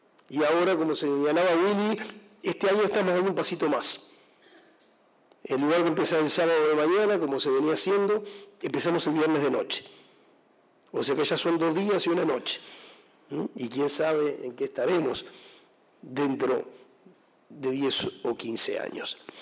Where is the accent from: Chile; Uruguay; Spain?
Uruguay; Y eso no va en desmedro de nuestra identidad como uruguayos ni en desmedro de nuestra integridad territorial.